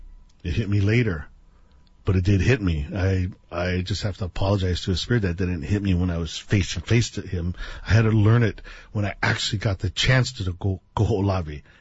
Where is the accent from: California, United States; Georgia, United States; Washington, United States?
California, United States; born there; now in Hawaii, United States; Like I said, I was born in California, and, you know, very staunch, man. I was ready to go to military school, everything. I was American, USA